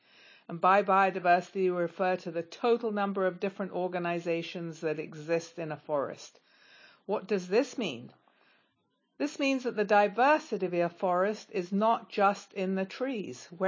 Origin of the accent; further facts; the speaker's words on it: Canada; I'm from Canada